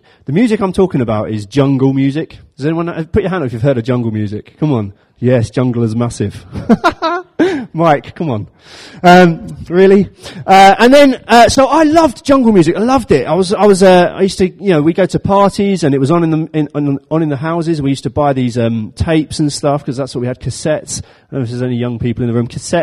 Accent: London, United Kingdom; So when I was growing up, I grew up in South London. South London in the 1990s was a fun place to live.

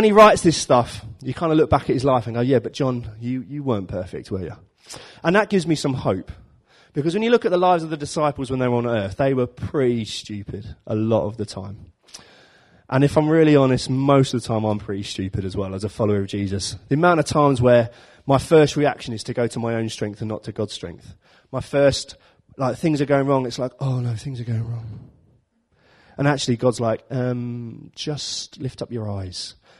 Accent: London, United Kingdom; Sometimes I'll say, I'm from London. I can do what I like.

